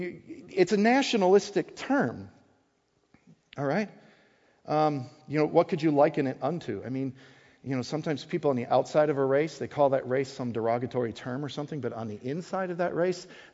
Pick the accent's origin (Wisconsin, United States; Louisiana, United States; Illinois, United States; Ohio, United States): Wisconsin, United States; So, I'm still a northerner. I'm going to try. If I was from Wisconsin, which I am, I'd say, y'all.